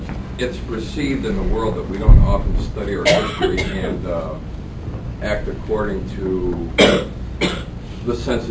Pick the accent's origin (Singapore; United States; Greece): Greece; I grew up in Greece most of my life